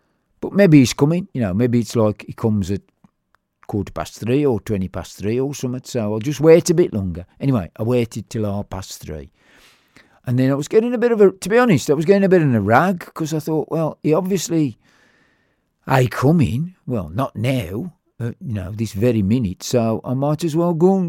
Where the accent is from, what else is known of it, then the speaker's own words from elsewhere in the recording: Albury, New South Wales, Australia; And I went, no mate, I'm from Albury.